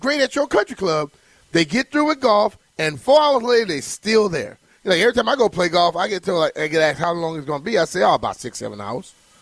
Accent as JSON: {"language": "English", "region": "Louisiana", "country": "United States", "said": "Hell, I came from Louisiana. You get beer and wine everywhere."}